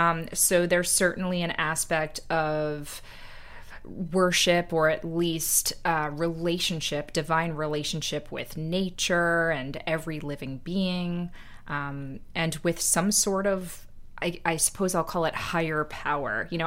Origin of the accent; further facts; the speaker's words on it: New Jersey, United States; I grew up in Central Jersey. I was surrounded by lots of Jewish kids at school.